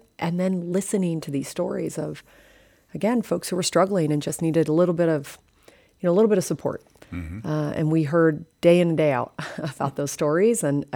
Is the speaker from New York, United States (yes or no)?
no; Helena, Montana, United States; also born or lived in Butte; I'm from Butte, as I said, my family comes from there. I was raised in Helena.